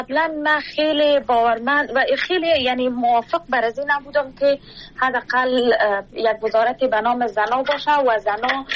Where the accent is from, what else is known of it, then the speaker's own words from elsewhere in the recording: Kabul, Afghanistan; moved away; ما مکلف و مجبور برازی شدیم که باید شهر کابل را یا افغانستان را رها بکنیم به خاطر زنده ماندن خود،